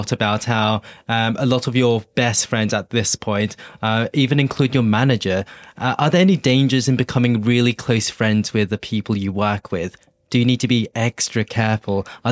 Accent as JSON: {"language": "English", "country": "Australia", "tie": "born or raised there", "said": "Despite growing up in Australia"}